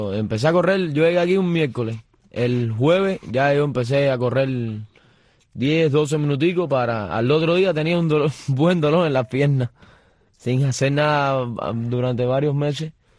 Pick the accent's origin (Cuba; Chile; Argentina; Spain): Cuba; now in United States; salí de Cuba y el 9 de marzo y vine a llegar a tierra americana el 7 de mayo.